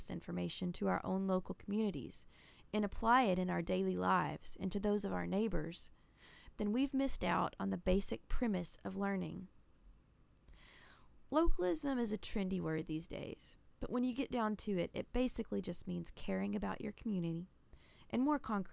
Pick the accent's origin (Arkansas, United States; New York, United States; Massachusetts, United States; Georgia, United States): Arkansas, United States; going to get to write a regular column for my hometown local newspaper, I felt incredibly honored. The Post-Dispatch is the oldest weekly newspaper in Arkansas